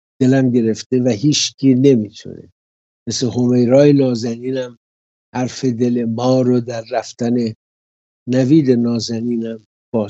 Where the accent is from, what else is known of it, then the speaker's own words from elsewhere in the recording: Iran; now in London, United Kingdom; خجالت کشتم یکی بفهمه ایرانیه، منم ایرانیم